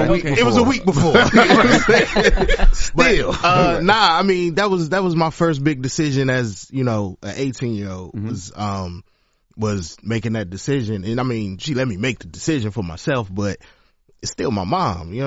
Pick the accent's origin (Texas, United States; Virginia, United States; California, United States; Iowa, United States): Virginia, United States; I'm from Virginia.